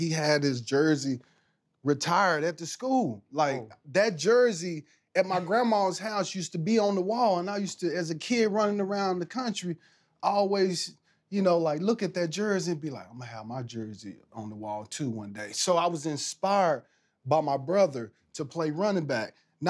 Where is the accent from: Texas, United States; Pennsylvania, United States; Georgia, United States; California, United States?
Texas, United States; You know, I grew up in Texas. I was a huge, obviously, Cowboy fan.